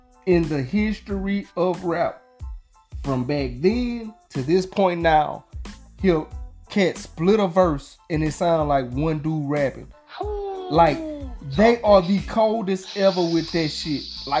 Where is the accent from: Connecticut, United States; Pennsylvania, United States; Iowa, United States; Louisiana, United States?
Louisiana, United States; Now when I came home from the military, like you say, we from the same type of states. I'm from Louisiana.